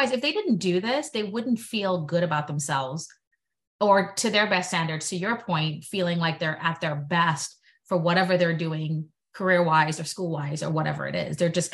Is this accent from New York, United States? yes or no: yes; Brooklyn, New York, United States; I could talk about it all day long because I grew up in Brooklyn. All my friends had that kind of hair.